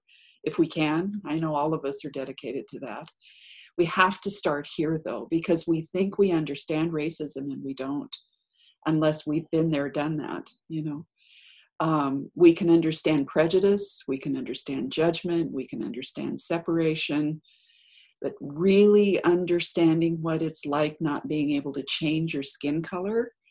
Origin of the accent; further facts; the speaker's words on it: United States; now in Hong Kong; or it wasn't a Chinese person treating me like I was an imbecile because I'm an American and I'm white